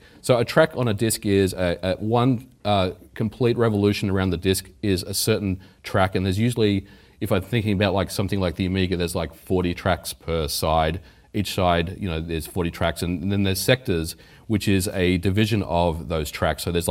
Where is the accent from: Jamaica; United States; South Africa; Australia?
Australia; born there; Now, I was born in Australia, and tape drives were very, very popular.